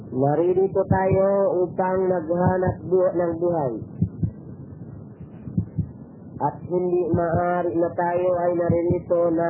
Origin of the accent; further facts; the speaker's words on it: Mindanao, Philippines; now in Riyadh, Saudi Arabia; ako ay taga Mindanao, nag-aaral ng Islam at wikang Arabic dito sa Islamic University of Imam Muhammad bin Saud sa Riyadh.